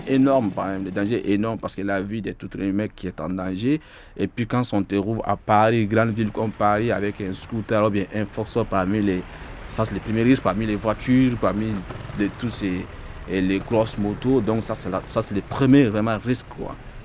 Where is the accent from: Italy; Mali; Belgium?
Mali; also born or lived in Sierra Leone / Morocco / Toulouse; now in France; Je suis original du Mali, donc j'ai fait mes études primaires au Mali. Après, j'ai beaucoup voyagé quand même. Je suis passé par la Sierra Leone, le Maroc, après Toulouse.